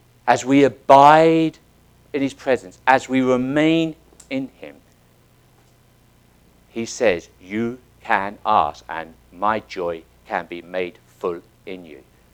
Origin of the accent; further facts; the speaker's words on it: England, United Kingdom; Now, growing up in England, I've been to a few Anglican churches